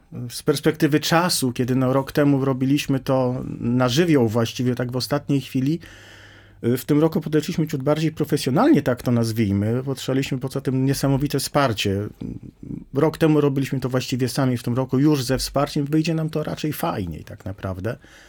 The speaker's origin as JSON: {"language": "Polish", "town": "Warsaw", "region": "Masovian Voivodeship", "country": "Poland", "said": "ja jestem warszawiakiem, stąd też był pomysł zorganizowania tego tutaj"}